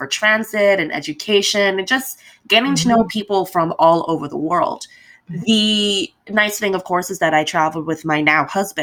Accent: Bahamas; It's been really weird because that's not something that's very prevalent growing up in the Bahamas.

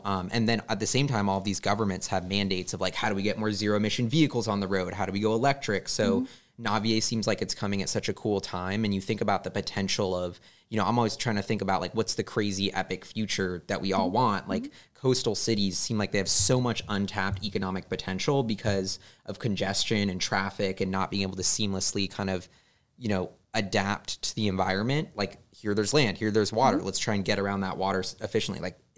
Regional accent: Seattle, Washington, United States; I grew up in Seattle, just surrounded by waterways. The lake, the Puget Sound, the ferry system is, like, a big part of life there.

